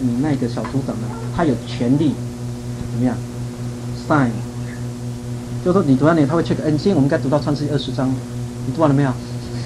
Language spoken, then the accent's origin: Chinese; China; 我们中国人是赚了钱就留给子孙